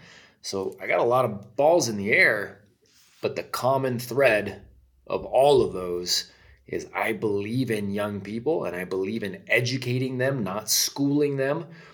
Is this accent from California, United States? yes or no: yes; California, United States; we grew up in California, so we say it all weird.